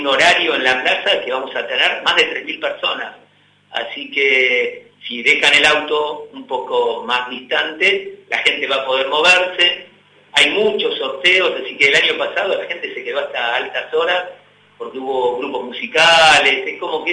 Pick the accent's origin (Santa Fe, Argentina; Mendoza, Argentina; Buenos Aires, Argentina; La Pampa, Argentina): Buenos Aires, Argentina; nosotros somos de Buenos Aires